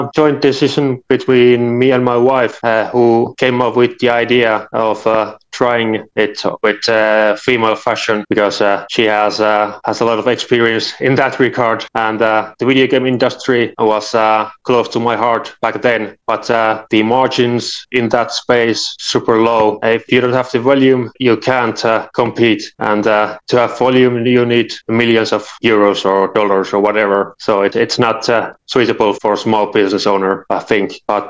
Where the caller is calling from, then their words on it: Finland; I'm calling in from Finland. It's a small country in Europe.